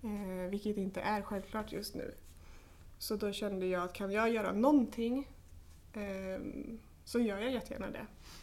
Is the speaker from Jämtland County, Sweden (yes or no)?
no; Munkfors, Värmland, Sweden; also born or lived in Stockholm; Jag är uppvuxen i Munkfors. Och har liksom blivit särbehandlad på grund av att jag var stockholmare och flyttade in till Munkfors.